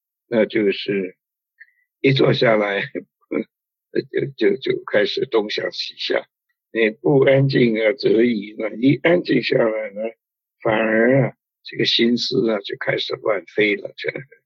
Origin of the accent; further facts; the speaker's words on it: China; 我们中国人说胡思乱想啊，这个我们都有